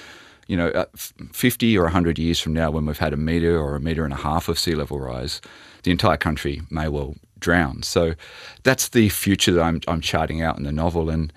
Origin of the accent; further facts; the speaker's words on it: Australia; as an Australian, you know, and I live in Brisbane. I live on a fifth floor in an apartment building.